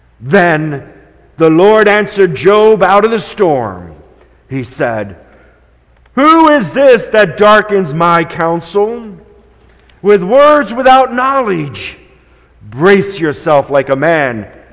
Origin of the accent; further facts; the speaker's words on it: Decorah, Iowa, United States; born there; I was born in Decorah, Iowa.